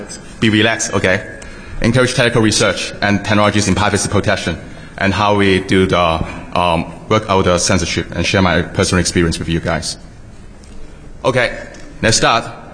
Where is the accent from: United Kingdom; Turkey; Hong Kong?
Hong Kong; English is a second language; Actually, I come from Hong Kong.